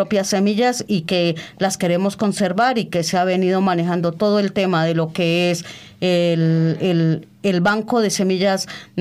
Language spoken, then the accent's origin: Spanish; Cauca, Colombia; ha sido la del Cauca, que uh-huh. directamente es del departamento de donde yo vengo